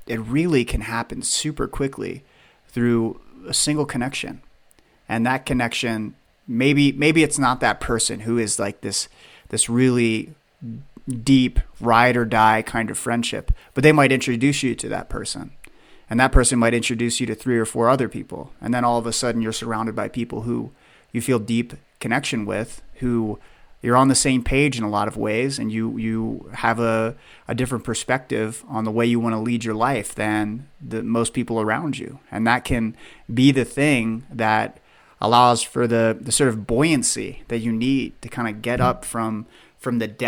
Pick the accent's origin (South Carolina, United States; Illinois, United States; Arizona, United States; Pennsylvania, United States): Pennsylvania, United States; because I grew up in Pennsylvania. When I moved to Colorado, I knew a single individual